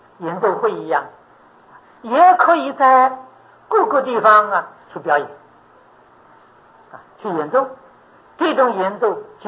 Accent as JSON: {"language": "Chinese", "country": "China", "said": "所以佛教传到中国，我们中国人呢还是穿中国衣服，没有穿印度衣服。"}